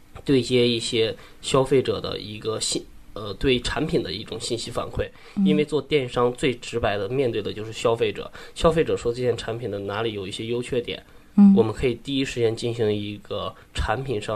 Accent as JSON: {"language": "Chinese", "region": "Northeast China", "country": "China", "said": "对，因为我是东北人嘛，然后可能是整个家庭的教育也有一方面的影响"}